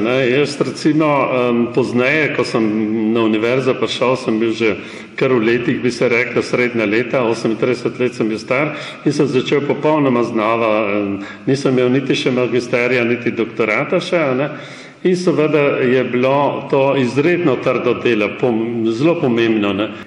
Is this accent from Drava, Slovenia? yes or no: no; Jasen, Littoral–Inner Carniola, Slovenia; born there; Ja, jaz sem rojen v Jaseno, pred 70 leti